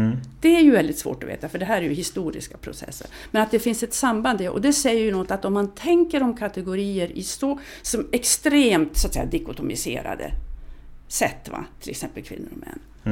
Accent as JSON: {"language": "Swedish", "town": "Lycksele", "region": "Västerbotten County", "country": "Sweden", "tie": "born there", "said": "Jag är född i Lycksele. Det är inte många som är det, men okej, det är ganska många."}